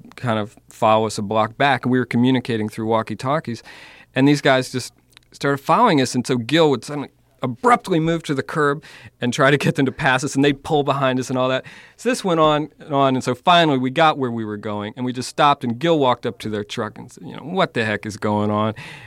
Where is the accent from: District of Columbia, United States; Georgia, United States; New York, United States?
District of Columbia, United States; Washington; I mean, it's my city, too. I mean, I grew up in Washington